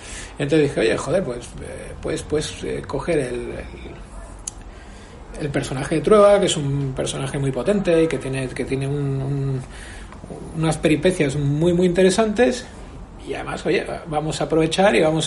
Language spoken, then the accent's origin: Spanish; Torrelavega, Cantabria, Spain; yo que soy de Torrelavega, que nací aquí